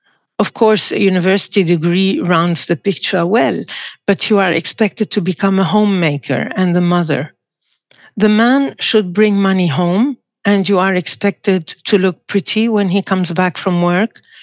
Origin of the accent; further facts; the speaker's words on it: Lebanon; Growing up in Lebanon as a young girl was relatively easy and free of worry.